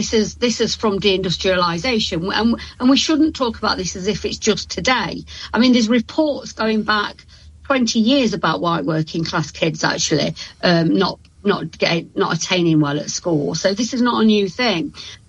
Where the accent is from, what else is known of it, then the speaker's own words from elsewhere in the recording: East Midlands, United Kingdom; I'm white. I'm working class. I come from Stockney in Ashfield in Nottinghamshire.